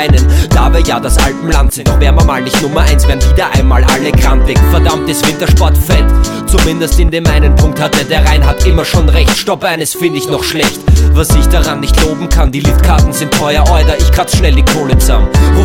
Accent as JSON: {"language": "German", "country": "Austria", "said": "Ich komm aus Österreich, ich komm aus einem schönen Land, wo unmögliche Leute wohnen, aber man gewöhnt sich dran."}